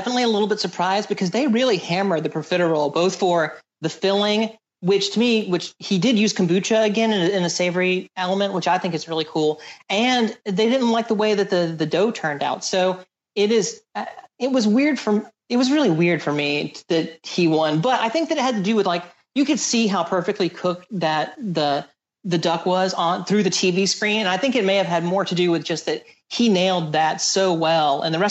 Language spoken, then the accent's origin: English; the South, United States; For me as a Southerner, when I make cornbread, you can eat it as small little biscuits to accompany things